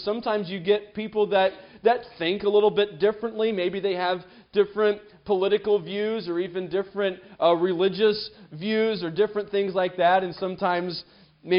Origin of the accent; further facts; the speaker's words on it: Oklahoma, United States; growing up in Oklahoma, my grandparents all lived in Indiana